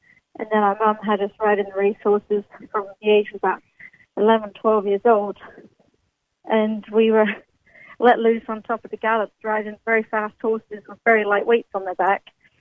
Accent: Lambourne, South East England, United Kingdom; Yeah, we grew up in Lambourne when I was, for about 24 years I was in Lambourne before I moved away and started traveling a little bit more.

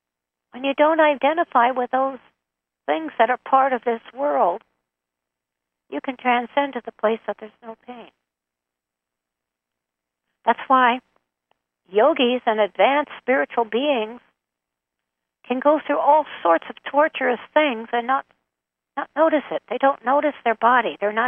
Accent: United States; born there; I lamented that I was in a female body and I was born in America.

